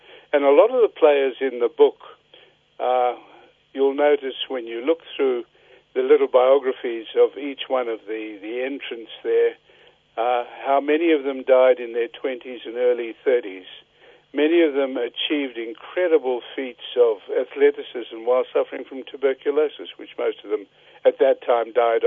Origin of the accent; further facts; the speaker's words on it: South Africa; now in Australia; My research on Aborigine started in 1961 when I came from South Africa